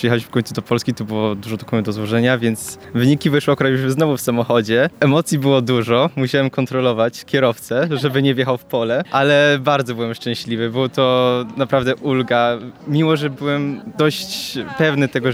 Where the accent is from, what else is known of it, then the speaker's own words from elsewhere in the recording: Luxembourg; moved away as an adult; now in Poland; przyjechałem z Luksemburga. Chodziłem do szkoły średniej w Luksemburgu, zdawałem maturę europejską